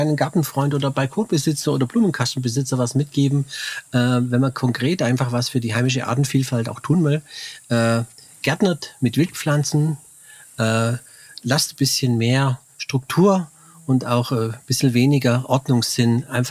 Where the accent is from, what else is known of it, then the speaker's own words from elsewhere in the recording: Memmingen, Bavaria, Germany; Ich komme aus Memmingen, also da war noch Entdeckungsraum auch in der Siedlung.